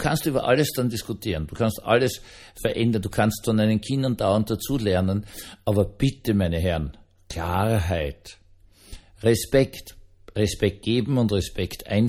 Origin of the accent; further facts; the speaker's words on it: Vienna, Austria; Ich bin ja de facto im Tiergarten Schönbrunn aufgewachsen